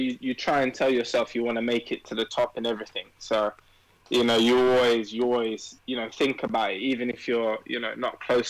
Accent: Wembley, London, United Kingdom; Grew up, born and raised in London, lived in Wembley for pretty much my whole life.

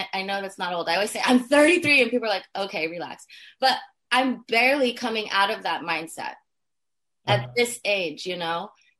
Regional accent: California, United States; It's like, why wouldn't I? I'm from California.

